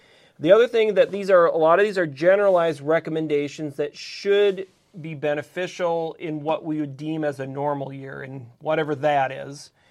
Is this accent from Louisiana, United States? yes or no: no; Iowa, United States; and I grew up in Iowa, and, you know, Iowa's boring from the aspect when it comes to soils.